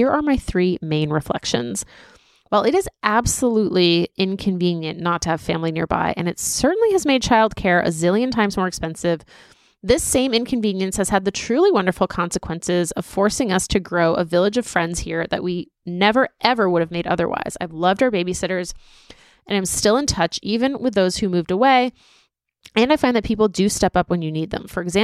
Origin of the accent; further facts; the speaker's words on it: California, United States; moved away as an adult; now in New York, United States; I grew up in California, but left at age 18 for college. And now I live in New York City with my husband and three kids.